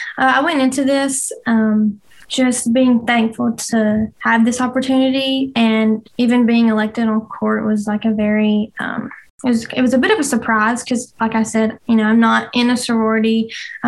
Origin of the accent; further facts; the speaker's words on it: Winfield, Alabama, United States; I'm from Winfield, Alabama. It's about an hour and 15 minutes north of here, northwest.